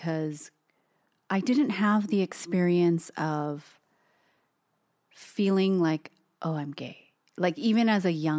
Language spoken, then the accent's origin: English; Hawaii, United States; But I will say that still growing up in Hawaii and being Asian, having that cultural piece too, yeah, you don't talk about it.